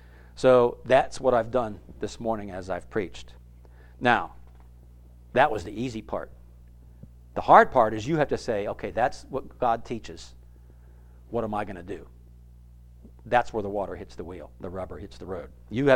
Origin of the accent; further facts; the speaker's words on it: Philadelphia, Pennsylvania, United States; And we're from Philadelphia, where they didn't have city wage tax withholding.